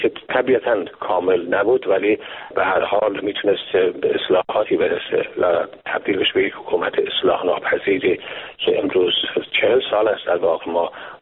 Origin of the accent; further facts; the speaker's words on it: Iran; moved away as an adult; now in Canada; وطنم ایران